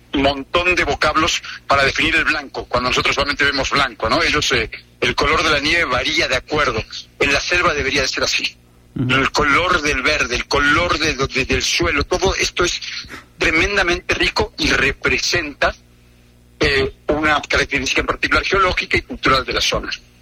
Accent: Mexico City, Mexico; Yo soy de la Ciudad de México.

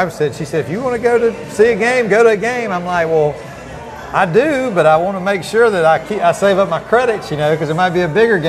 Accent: Forsyth, Georgia, United States; although I went to First Pres in Macon High School, I'm from Forsyth. First Pres is in Macon.

